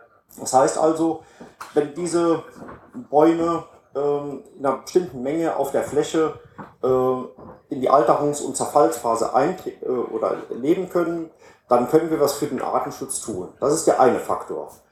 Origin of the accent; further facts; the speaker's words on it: Saarland, Germany; Ich komme jetzt aus dem Saarland.